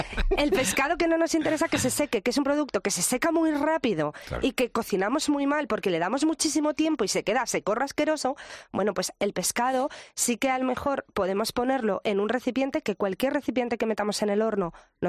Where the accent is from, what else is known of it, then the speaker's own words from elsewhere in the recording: Madrid, Community of Madrid, Spain; born there; Yo nací en Madrid, mi familia materna es de Menorca